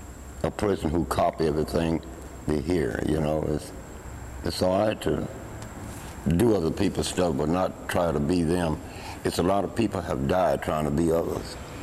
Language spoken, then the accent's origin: English; Louisiana, United States; also born or lived in Texas; I'm from Louisiana and Texas, yeah, but I live in Louisiana, right?